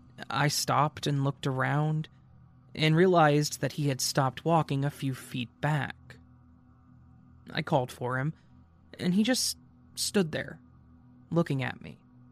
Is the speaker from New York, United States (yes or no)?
no; Minnesota, United States; now in Texas, United States; I'm from Minnesota, but I moved to Texas for school and was planning to move back once I graduated.